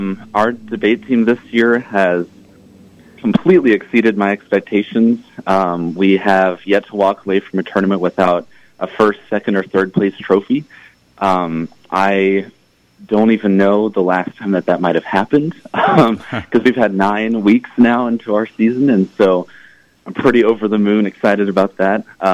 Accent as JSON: {"language": "English", "town": "Hutchinson", "region": "Kansas", "country": "United States", "said": "Yeah, I'm from Hutchinson, Kansas, originally."}